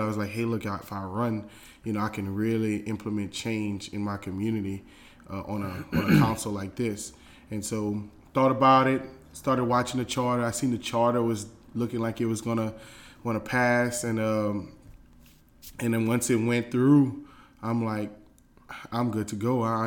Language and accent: English; Carencro, Louisiana, United States; also born or lived in Lafayette; Born and raised in Karen Crow, Louisiana. Moved to Lafayette when I started college.